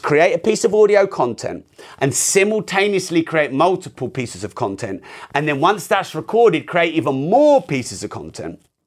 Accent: United Kingdom; I only turned on ad revenue on my YouTube channel about 4 weeks ago because I'm very British.

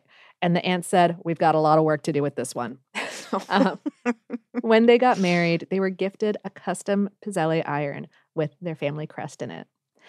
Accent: Pittsburgh, Pennsylvania, United States; now in Columbus, United States; I'm originally from Pittsburgh, and considering the lukewarm reception I've gotten over my cookies in Columbus the past couple of years

